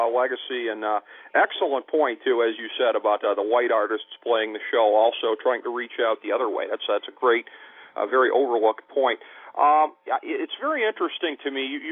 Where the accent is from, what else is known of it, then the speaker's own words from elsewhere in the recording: Ohio, United States; The Midwest, Ohio, actually.